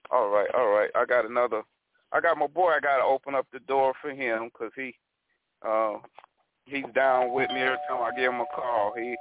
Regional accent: Arkansas, United States; Arkansas.

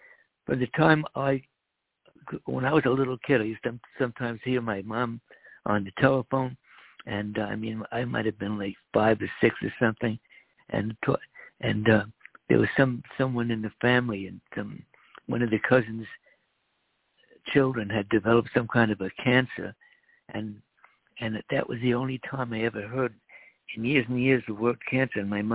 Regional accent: Miami, Florida, United States; I do a lot of Latin dancing back home in Miami.

